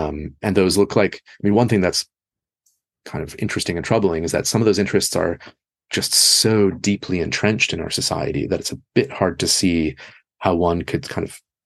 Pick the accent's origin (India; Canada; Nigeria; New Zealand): Canada; also born or lived in United States / United Kingdom; So, you know, I'm from Canada. I've lived in the United States and I've lived in the United Kingdom.